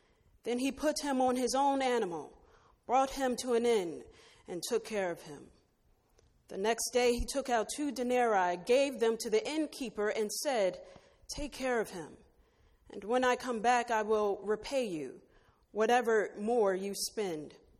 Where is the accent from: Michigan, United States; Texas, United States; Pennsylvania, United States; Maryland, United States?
Pennsylvania, United States; Philadelphia; being 10 years old, African-American little girl growing up in West Philadelphia, you know, sometimes looking for hope